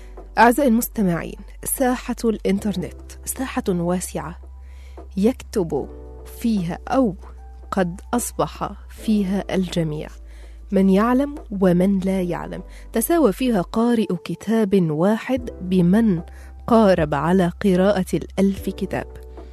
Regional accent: Egypt; ودي فعلا حاجة صح علينا احنا كمصريين عموما يعني.

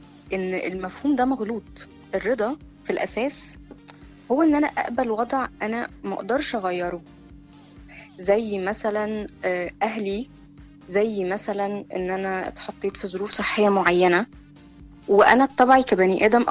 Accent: Alexandria, Alexandria Governorate, Egypt; من اسكندرية.

